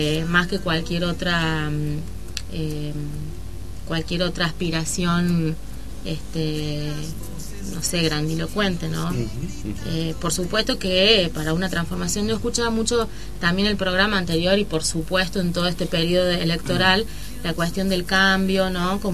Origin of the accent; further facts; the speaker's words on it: La Rioja, Argentina; now in Córdoba, Argentina; Así es, soy riojana, de madre cordobesa y familia cordobesa por el lado materno.